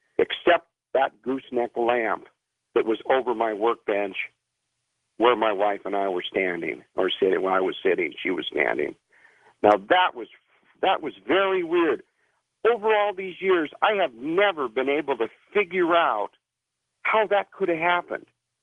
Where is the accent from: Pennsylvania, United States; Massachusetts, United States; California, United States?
California, United States; San Jose; I lived in, born and raised in San Jose.